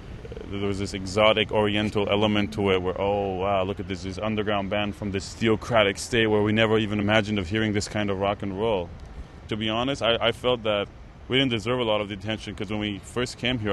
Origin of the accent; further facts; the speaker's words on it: Iran; Growing up in Iran, where we were raised in this very Orwellian state